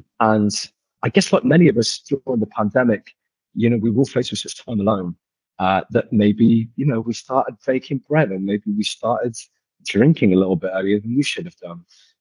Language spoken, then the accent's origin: English; Coventry, West Midlands, United Kingdom; now in London, United Kingdom; we're both city boys. You know, I grew up in Cov, he grew up just outside Belfast. So, and we've lived in London, you know, for the majority of our lives.